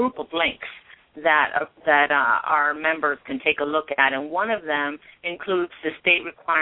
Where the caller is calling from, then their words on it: Washington, District of Columbia, United States; I'm calling from Washington, D.C.